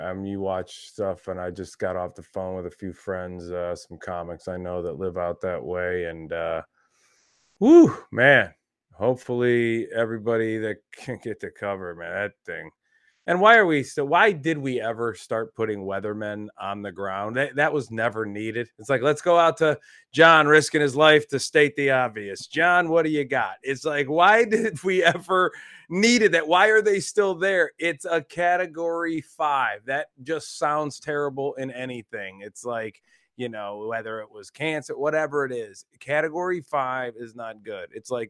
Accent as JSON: {"language": "English", "region": "Ohio", "country": "United States", "tie": "born or raised there", "lives_now": "Tampa, United States", "said": "even as a kid growing up in Ohio"}